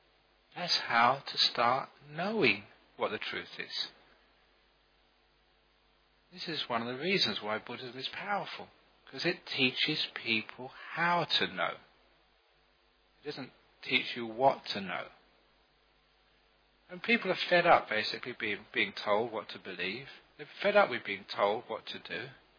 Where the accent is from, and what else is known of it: London, United Kingdom; now in Australia